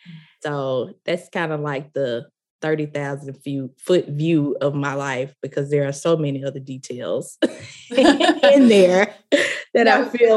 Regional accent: the South, United States; accent: deep Southern; I live in the Mississippi Delta. You probably can tell that already from my deep Southern accent.

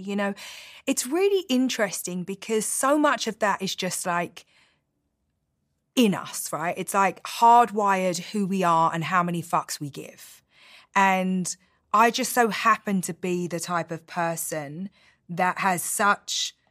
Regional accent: London, United Kingdom; And so I thank God that I was raised in London

